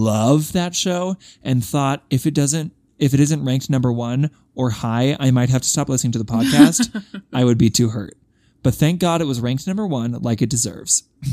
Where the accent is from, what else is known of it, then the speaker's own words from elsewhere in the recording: Utah, United States; she, her. I am, unfortunately, a Gleek, and I'm from Utah.